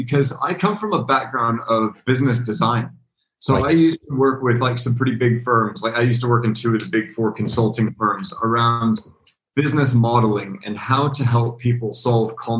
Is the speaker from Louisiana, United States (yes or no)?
no; Denver, Colorado, United States; Oh, so I grew up in Denver, Colorado, like outside of Denver. So I'm a Colorado boy originally, and I would spend my the summers on the farm.